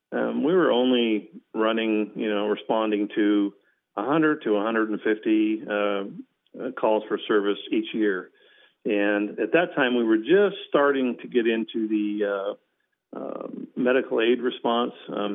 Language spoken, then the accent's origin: English; California, United States; Basically, I was born and raised in Siskiyou County, lived here all my life